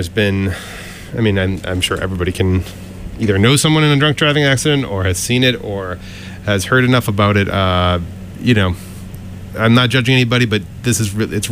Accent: Melrose, Massachusetts, United States; So back in, I grew up in Melrose, so in old-timey Melrose

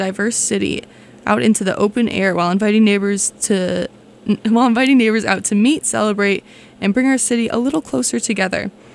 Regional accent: Melrose, Massachusetts, United States; I know they did one of these in my hometown of Melrose a couple years ago, and it was super fun.

